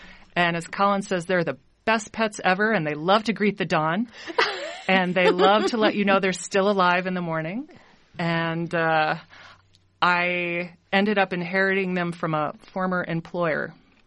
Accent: California, United States; also born or lived in Iowa; We're both from California.

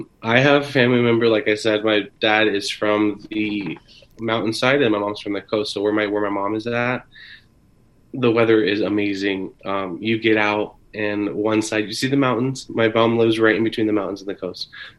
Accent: Des Moines, Iowa, United States; born there; So I was born in Des Moines.

